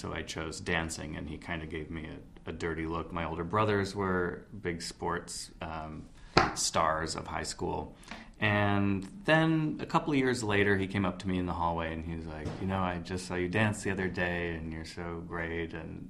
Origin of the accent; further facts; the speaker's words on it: Lowville, New York, United States; I'm from Lowville, New York, which is between Lake Ontario and the Adirondack Mountains.